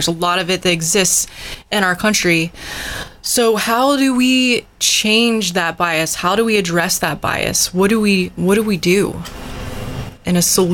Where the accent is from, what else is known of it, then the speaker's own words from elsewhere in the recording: the South, United States; you know, I'm from the South. There are a lot more Black people living in the South.